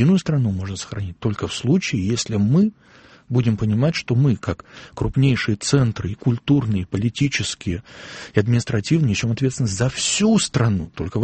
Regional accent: Saint Petersburg, Russia; не в мой родной, любимый Петербург.

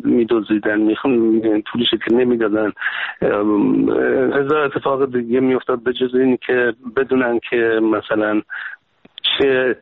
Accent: Kermanshah, Iran; خب من بچه کرمانشاه هستم، در سال 1320 به دنیا آمدم که میشه 1941 و الان 3-4 روز که 76 سالم شد.

